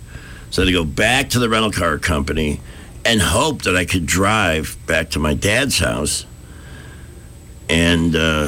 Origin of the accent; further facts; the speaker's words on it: Midwest, United States; accent: Midwestern; It's my Midwestern accent hurts me at times.